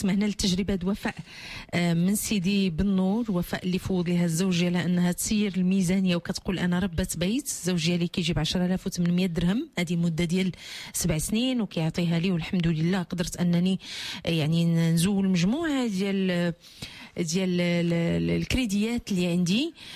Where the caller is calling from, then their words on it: Marrakesh, Marrakesh-Safi, Morocco; من مراكش، كنت تابع هذا البرنامج ملي كان عندي 14 عام